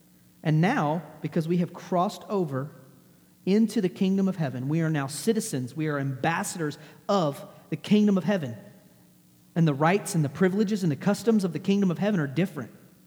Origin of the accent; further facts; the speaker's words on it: Texas, United States; Because I grew up in Texas where it's 1,000 degrees outside.